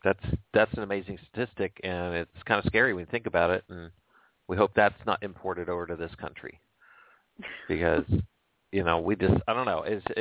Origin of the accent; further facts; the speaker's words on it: East Coast, United States; you know, I'm from the East Coast.